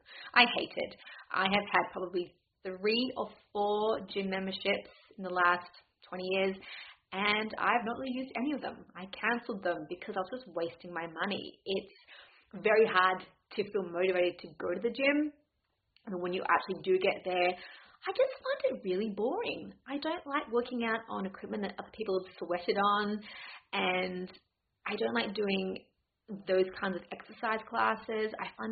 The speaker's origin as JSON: {"language": "English", "country": "Australia", "lives_now": "United Kingdom", "said": "I am Australian and I live in Scotland."}